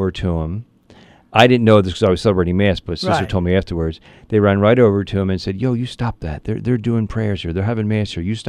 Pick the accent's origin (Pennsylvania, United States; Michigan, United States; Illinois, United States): Pennsylvania, United States; I grew up in Mayfair, which isn't that far.